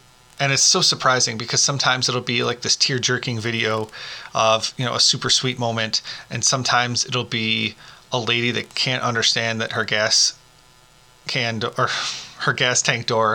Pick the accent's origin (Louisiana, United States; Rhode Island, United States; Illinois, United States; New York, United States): New York, United States; Bronx; Is it only because I'm from Bronx doesn't sound right without it?